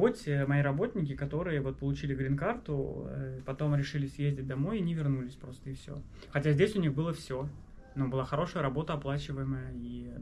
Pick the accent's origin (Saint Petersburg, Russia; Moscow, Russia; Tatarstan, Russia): Saint Petersburg, Russia; now in United States; Мы говорили, мы типа из Питера.